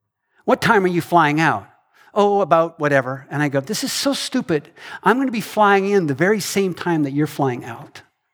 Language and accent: English; Canada; moved away as an adult; now in United States; I grew up in Canada and spent half my life there with Ruth, and then we moved to the United States to Salem